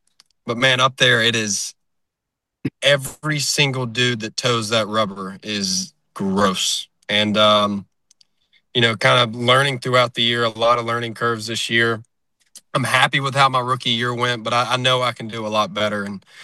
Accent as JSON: {"language": "English", "town": "Pearl", "region": "Mississippi", "country": "United States", "said": "and I came in to school from Pearl, Mississippi. So they were like, \"Man, you know everybody around here.\" I was like, \"Yeah, well, Rankin County is a pretty heavy Mississippi State area.\""}